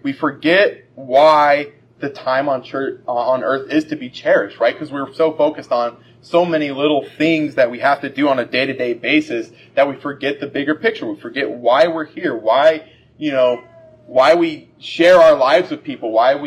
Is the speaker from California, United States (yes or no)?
no; Colorado, United States; now in Michigan, United States; You know, now, I'm from Colorado, and we see the sun actually quite often.